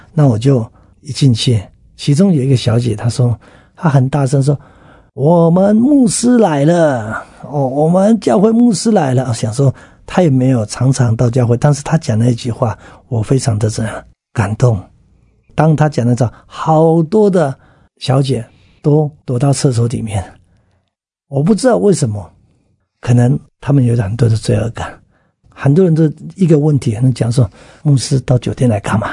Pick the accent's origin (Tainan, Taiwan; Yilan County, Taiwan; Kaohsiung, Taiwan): Yilan County, Taiwan; Datong; born there; 我在小的时候，我出生在宜兰的大同乡